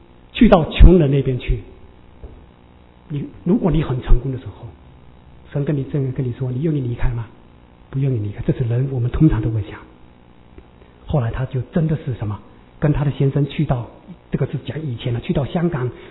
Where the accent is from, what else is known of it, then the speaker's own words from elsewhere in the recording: Australia; 是我们中国人的主，也是我们澳洲人，